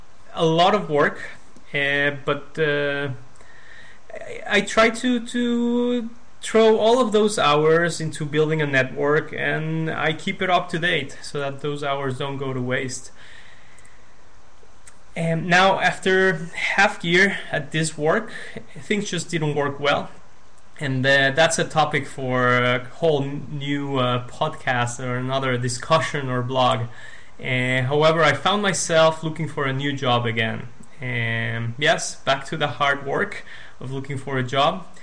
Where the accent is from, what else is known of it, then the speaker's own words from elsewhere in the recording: Mexico; also born or lived in United States; now in Israel; I moved to Israel a year and a half ago from the US. I'm originally from Mexico.